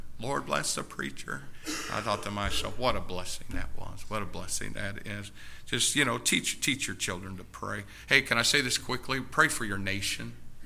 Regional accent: United States; And as an American, I think you ought to vote.

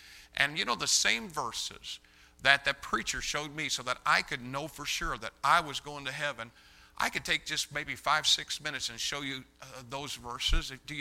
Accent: Brazil, Indiana, United States; also born or lived in Greencastle; when I was a five-year-old boy, we moved from Greencastle to Brazil, Indiana.

